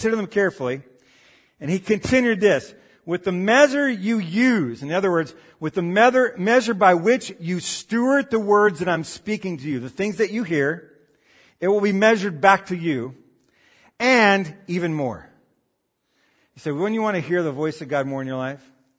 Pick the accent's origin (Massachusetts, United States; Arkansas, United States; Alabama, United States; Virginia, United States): Arkansas, United States; When I grew up in Arkansas